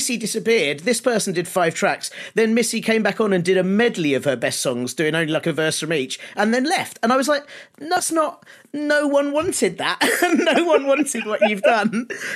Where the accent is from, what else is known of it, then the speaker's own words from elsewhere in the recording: London, United Kingdom; I grew up in North London.